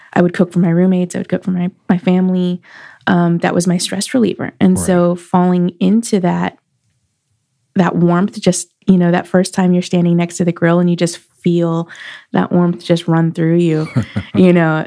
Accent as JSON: {"language": "English", "town": "Schertz", "region": "Texas", "country": "United States", "tie": "born or raised there", "also_born_or_lived": "New Braunfels", "said": "So I grew up in close to San Antonio, Schertz, Texas, New Braunfels, that area."}